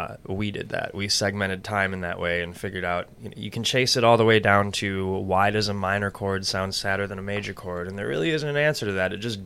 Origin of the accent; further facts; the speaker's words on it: Kalamazoo, Michigan, United States; I grew up in Kalamazoo, Michigan. Love Michigan. Good place to be from. Happy to be here. I was always fascinated with the Twin Cities.